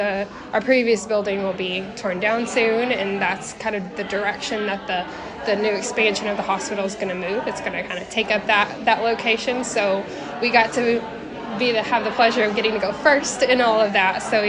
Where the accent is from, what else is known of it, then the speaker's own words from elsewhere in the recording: Marion, Kentucky, United States; Yeah, so I grew up in Marion. I've lived there all my life other than college.